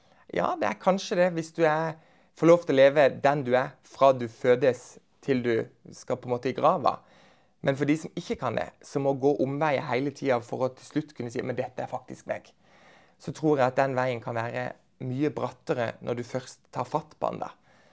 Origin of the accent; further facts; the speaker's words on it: Farsund, Agder, Norway; now in Kristiansand, Norway; når jeg flytta fra Farsund, da, hvor jeg kommer fra